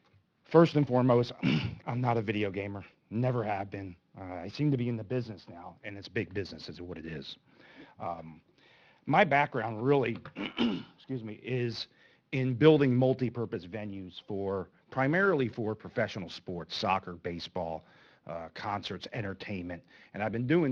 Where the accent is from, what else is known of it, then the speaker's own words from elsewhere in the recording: Oklahoma, United States; here I am sitting in a city like Broken Arrow, Oklahoma, in the middle of nowhere, and I live 3 miles down the road. Why are we not bringing this here to my hometown?